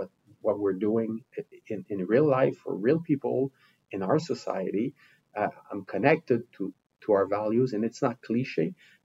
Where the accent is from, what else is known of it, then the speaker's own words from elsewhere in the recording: Quebec, Canada; Well, actually, I'm from a suburb of Montreal.